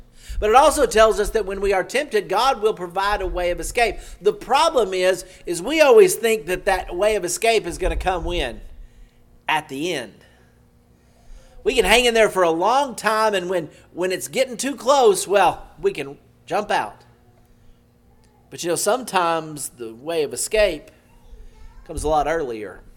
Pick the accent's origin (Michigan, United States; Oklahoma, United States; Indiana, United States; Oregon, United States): Oklahoma, United States; I grew up in Southwest Oklahoma. I always told people we were the 10 pin of Tornado Alley.